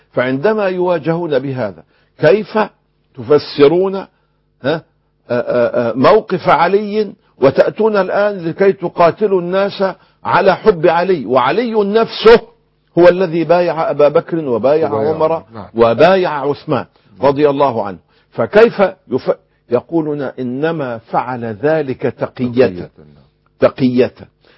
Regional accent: Mecca, Makkah Province, Saudi Arabia; شارع العزيزية عندنا في مكة

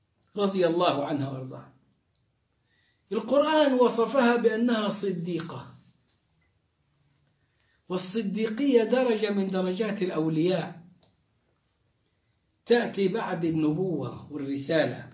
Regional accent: Egypt; أوه ولية، نحن عندنا في مصر الولية لو قالوا لها يا ولية تولول

